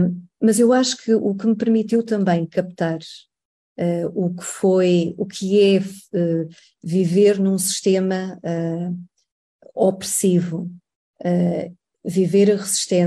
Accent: Centro, Portugal; eu venho da Beira, e eu cresci, eu já nasci depois do 25 de Abril, mas eu cresci, ainda apanhei os anos 70, não é? E anos 80, numa pequena cidade.

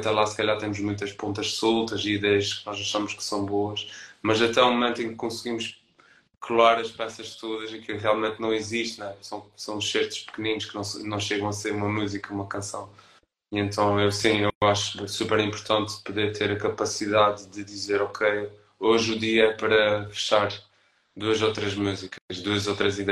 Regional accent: Azores, Portugal; now in Lisbon, Portugal; eu, quando saí de São Miguel, quando mudei para Lisboa, ainda estava numa bolha completamente irrealista.

